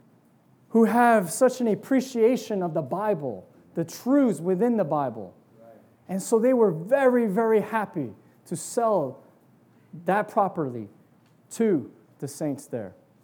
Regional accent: New Jersey, United States; I grew up in New Jersey. My parents, they were one of the first few to meet, first in Piscataway, then, you know, moved to Edison.

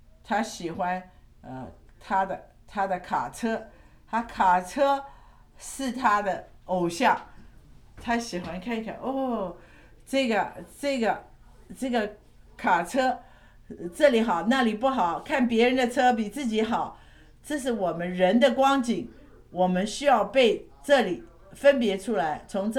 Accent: United States; 当我在年轻的时候，我在美国长大嘛啊的年轻人，

